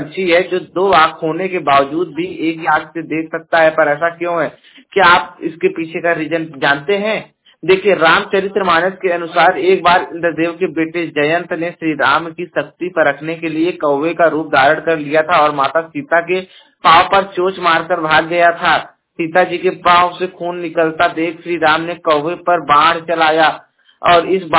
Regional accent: Jaunpur, Uttar Pradesh, India; और मैं उत्तर प्रदेश के जौनपुर जिले का निवासी हूं

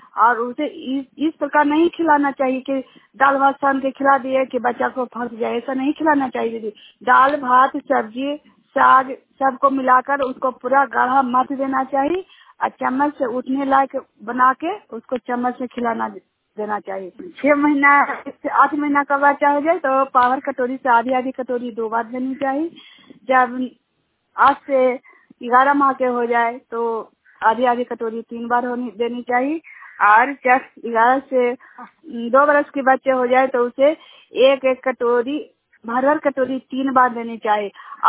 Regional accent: Juniyad, India; जुनियाद ग्राम का रहने वाली हूँ।

